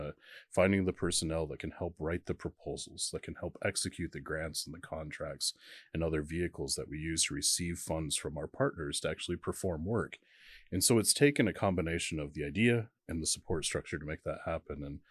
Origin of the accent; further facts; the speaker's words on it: Midwest, United States; I grew up in the Midwest.